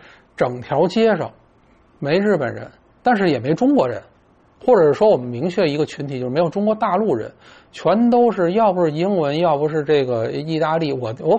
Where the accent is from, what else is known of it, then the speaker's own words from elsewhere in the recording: Singapore; 你比如我新加坡人